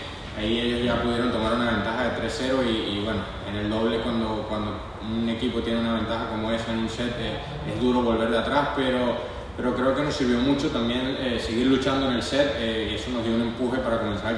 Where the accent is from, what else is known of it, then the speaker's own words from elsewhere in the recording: Venezuela; para mí como venezolano también me sentí jugando como en casa